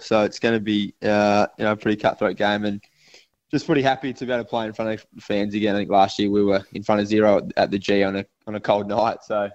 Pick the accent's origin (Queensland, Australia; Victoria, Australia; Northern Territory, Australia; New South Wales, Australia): Victoria, Australia; Cobden; Yeah, I was from Cobden and born and bred in the country, but played for the Sandy Dragons.